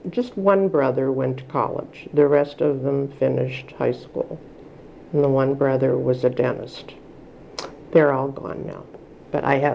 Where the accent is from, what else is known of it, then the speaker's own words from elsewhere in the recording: Chicago, Illinois, United States; I was born in 1927 in Chicago, Illinois. I lived with my parents until my mother died at the age of 7.